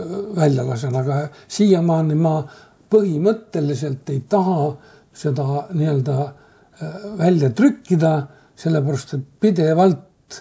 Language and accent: Estonian; Koimle, Saare County, Estonia; born there; ma olen sündinud Saaremaal, Koimle külas. See on, nagu ma ütlesin, kuulub see Taritu kanti. Üks kõige suurem küla selles.